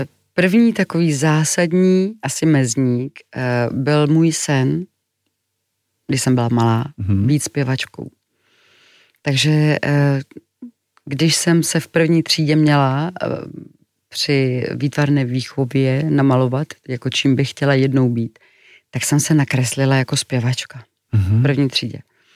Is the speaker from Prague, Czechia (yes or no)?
no; Klášterec nad Ohří, Ústí nad Labem Region, Czechia; my jsme pocházeli vlastně z Klášterce, ale v Mostě jsem studovala a proto jsem musela být na internátě